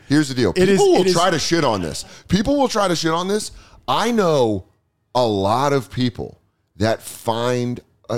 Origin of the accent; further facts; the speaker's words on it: Colorado, United States; I'm sure same way you grew up in Orlando, me growing up in Colorado, you'd be like, what do you mean performance high school?